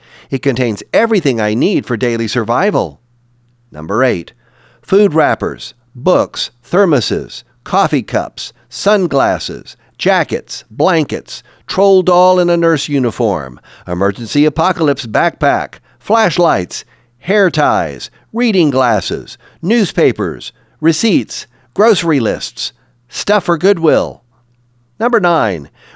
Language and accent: English; Detroit, Michigan, United States; Maybe it's because I grew up in Detroit, but I believe that the condition of your vehicle says something about you.